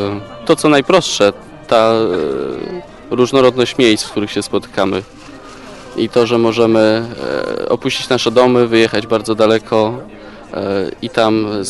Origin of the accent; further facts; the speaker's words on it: Wrocław, Lower Silesian Voivodeship, Poland; jestem z Wrocławia.